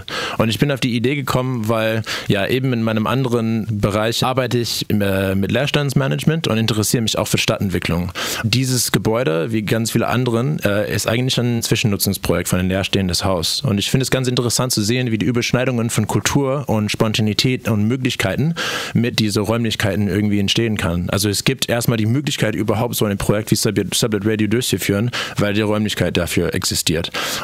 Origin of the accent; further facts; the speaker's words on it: United States; Davor hatte ich meinen Bachelor gemacht in den USA, in einer kleinen Uni, da näher von wo ich herkomme.